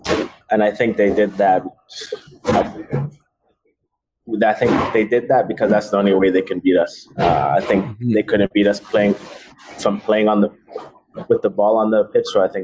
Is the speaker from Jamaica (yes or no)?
yes; Jamaica; I don't know if Jamaica would be there, but I'm Jamaica. I'm Jamaican too.